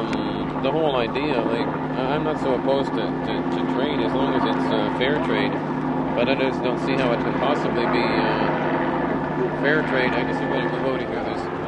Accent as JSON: {"language": "English", "country": "Canada", "said": "as a Canadian, I tend to think you see this kind of thing in the States"}